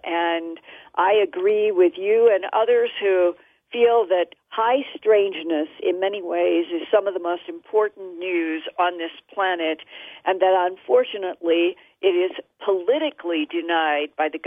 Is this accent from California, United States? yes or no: no; Boise, Idaho, United States; I grew up in Boise, Idaho. I graduated from Boise High School.